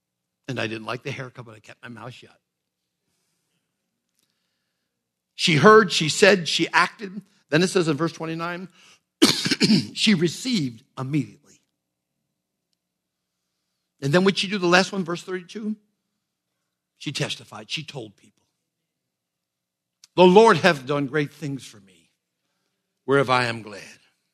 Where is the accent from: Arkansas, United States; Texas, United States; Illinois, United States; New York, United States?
New York, United States; I said, well, I'm from New York.